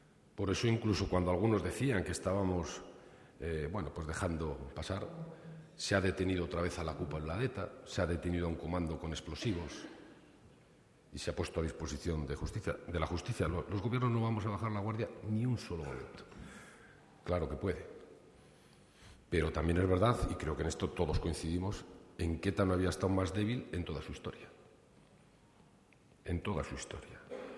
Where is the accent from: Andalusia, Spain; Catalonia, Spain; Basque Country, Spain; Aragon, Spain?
Basque Country, Spain; somos los socialistas vascos